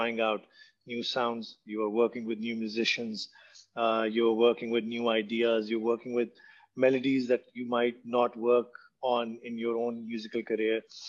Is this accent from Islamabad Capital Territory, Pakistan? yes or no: yes; Islamabad, Islamabad Capital Territory, Pakistan; I was born and raised in Islamabad. So there was so much inspiration in that city.